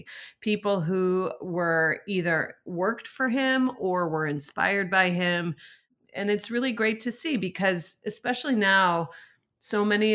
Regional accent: Chicago, Illinois, United States; And I grew up in Chicago, went to Charlie's high school, New Trier, and my mom was a food writer in the city.

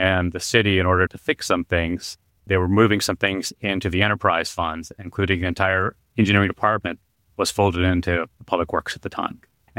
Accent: Hilliard, Ohio, United States; I went to work for my hometown in Hilliard, where I grew up

